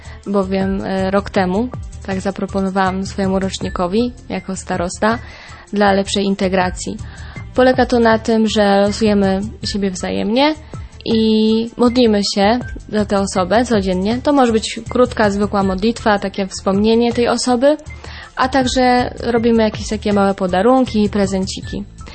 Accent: Lesser Poland, Poland; Ja również wtedy nie wyjeżdżam do mojej rodzinnej miejscowości, która znajduje się w województwie małopolskim.

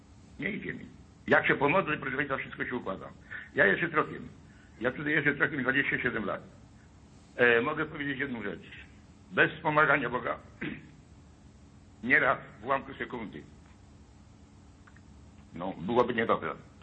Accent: Piotrków Trybunalski, Łódź Voivodeship, Poland; Bo ja jestem z Piotrkowa Trybunalskiego.

